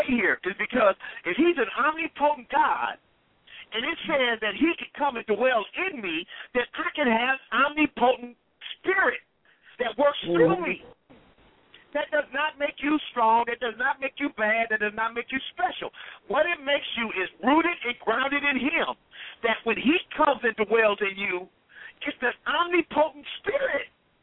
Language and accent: English; Compton, California, United States; I have not always been in I grew up in Compton. And even though my mother had a clean house, we had roaches coming in there